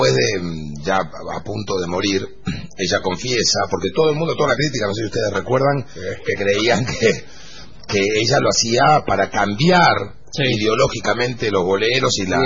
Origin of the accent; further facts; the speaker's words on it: Buenos Aires, Argentina; Él es de Devoto y yo soy de Soldati.